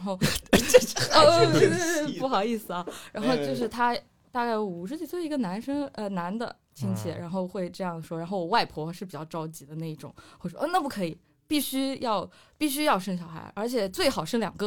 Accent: Guangyuan, Sichuan, China; 因为我老家是四川那边叫广元的一个城市，比较小小城市吧。

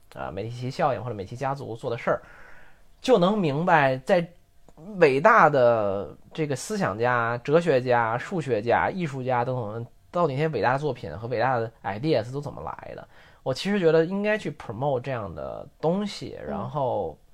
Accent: China; 我们中国人，我们都是中国人，中文说的挺好的

